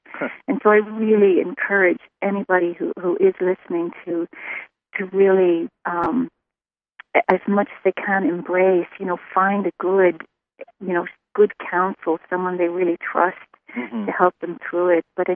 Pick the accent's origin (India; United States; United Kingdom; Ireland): Ireland; You know, I grew up in Ireland, and so, of course, I had to go back to the scene of the crime and sort of relive it there